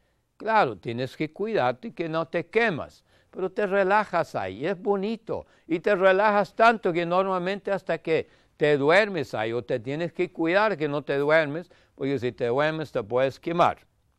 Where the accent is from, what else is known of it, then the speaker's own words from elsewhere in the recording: Germany; Spanish is a second language; En Alemania, donde yo nací y me eduqué, en mi país de origen, en Alemania